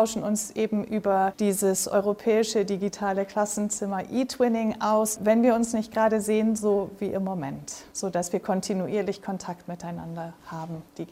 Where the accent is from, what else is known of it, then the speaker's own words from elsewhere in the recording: Braunschweig, Lower Saxony, Germany; ich komme aus Braunschweig von der Sally Perel Gesamtschule.